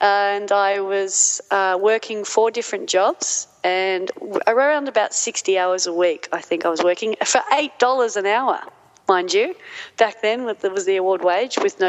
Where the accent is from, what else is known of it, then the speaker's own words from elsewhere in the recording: Manly, New South Wales, Australia; I think it's one of the great life lessons that I've received from growing up in Manly is to never forget where you come from.